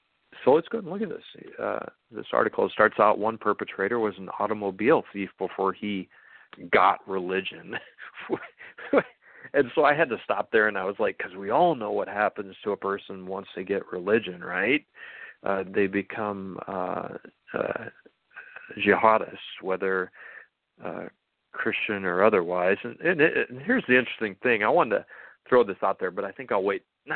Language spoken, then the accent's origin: English; South Dakota, United States; I mean, I just, you know, I'm from South Dakota.